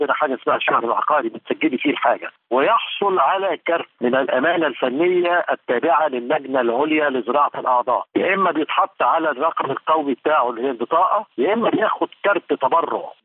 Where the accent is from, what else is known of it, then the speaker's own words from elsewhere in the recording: Egypt; انه احنا كان عندنا في مصر في وقت من الاوقات